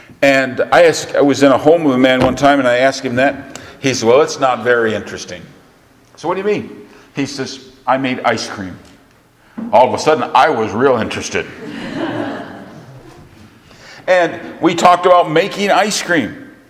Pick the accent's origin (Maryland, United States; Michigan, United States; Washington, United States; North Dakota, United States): Michigan, United States; Vicksburg; You know, my wife and I are both born in southern Michigan. I was born in the Franklin Community Hospital in Vicksburg, Michigan. The hospital was actually a converted house with a wing on the back of it. It wasn't too much. I was raised in one home.